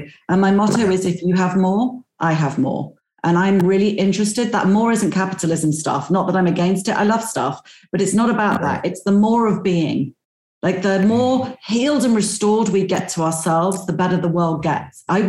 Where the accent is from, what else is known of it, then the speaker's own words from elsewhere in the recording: United Kingdom; because I'm British